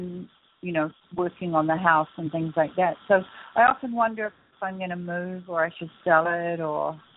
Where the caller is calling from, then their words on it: California, United States; No, I live in up in the San Bernardino Mountains in California.